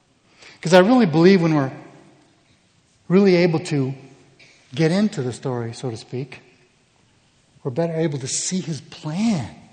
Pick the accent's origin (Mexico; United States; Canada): Mexico; also born or lived in Colombia; I grew up in Mexico and Colombia